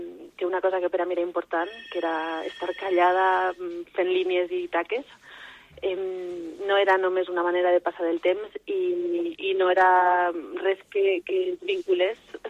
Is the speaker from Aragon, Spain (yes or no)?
no; Vila-real, Valencian Community, Spain; Vila-real des dels meus inicis. De fet, estic convençuda de que si no hagués tingut el suport de la gent del meu poble